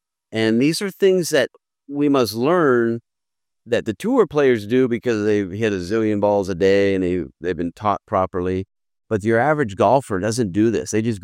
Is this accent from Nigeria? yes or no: no; North Dakota, United States; And boy, growing up in North Dakota, I wish I would have had this when I was 15, 16